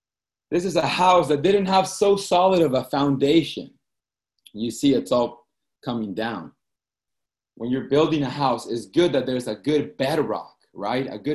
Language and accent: English; Boston, Massachusetts, United States; I'm also from Boston.